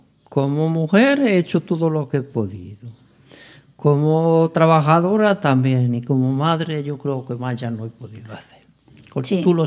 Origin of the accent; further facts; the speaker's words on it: Agrón, Andalusia, Spain; Mi pueblo se llama Agrón. Es de la provincia de Granada.